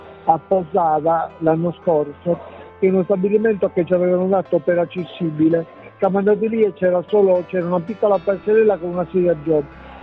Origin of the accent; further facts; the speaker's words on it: Macomer, Sardinia, Italy; io sono originario di Macomer